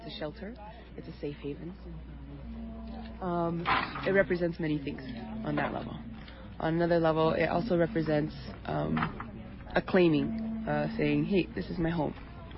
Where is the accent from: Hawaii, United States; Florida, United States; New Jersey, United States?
Hawaii, United States; Hana; I was born in the mainland. And my family is from Hana, Maui. And then I was raised in Hana, Maui.